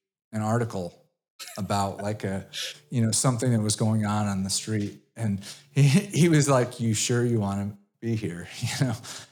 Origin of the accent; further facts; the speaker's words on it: Brookfield, Connecticut, United States; So I grew up in Brookfield, Connecticut.